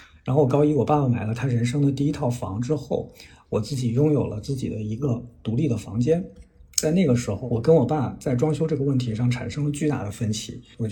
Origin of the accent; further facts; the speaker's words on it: Beijing, China; 你是上海人，我算是北京人吧，就是我们俩还是挺典型的。就是当然我不是个典型的北京人